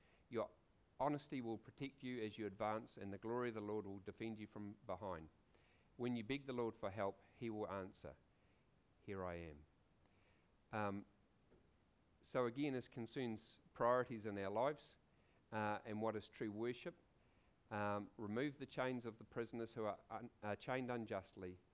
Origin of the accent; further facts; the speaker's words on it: Ashburton, Canterbury, New Zealand; I grew up in Ashburton